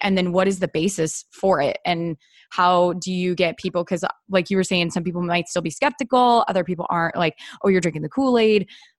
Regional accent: Iowa, United States; My family, we grew up in Iowa, as you know, because of my birth chart.

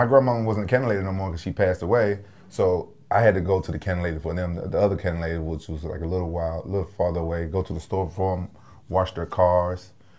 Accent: Memphis, Tennessee, United States; Yeah, so I grew up in South Memphis.

